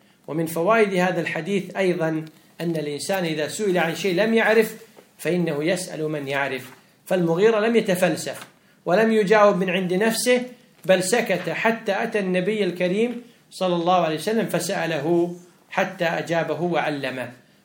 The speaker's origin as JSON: {"language": "Arabic", "country": "Kuwait", "said": "عندنا بالكويت يقولون إيش قر عينك"}